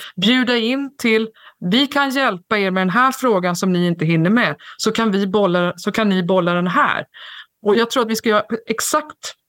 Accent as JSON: {"language": "Swedish", "town": "Stockholm", "region": "Stockholm County", "country": "Sweden", "said": "Det är en enorm skillnad på där jag kommer från, Stockholm och Medelpad eller Dalsland."}